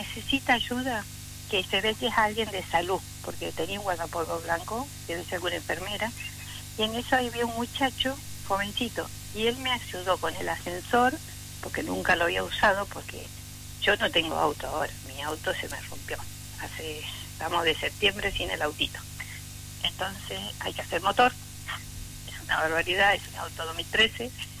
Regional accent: Tierra del Fuego, Argentina; yo soy nacida acá en Tierra del Fuego. Soy fueguina. Ya somos cuatro generaciones. Entre mis padres, yo, mis hijos, mis nietos.

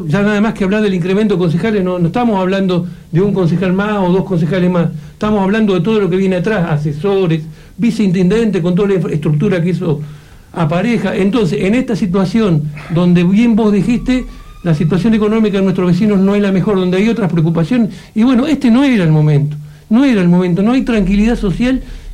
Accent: Ushuaia, Tierra del Fuego, Argentina; Yo soy hijo de Ushuaia y la quiero

